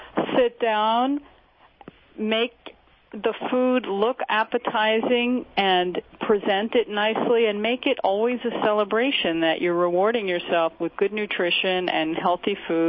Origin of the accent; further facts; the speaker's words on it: New York, United States; also born or lived in California; Well, you know, I told you I grew up in New York, and I've been into Broadway and musical theater myself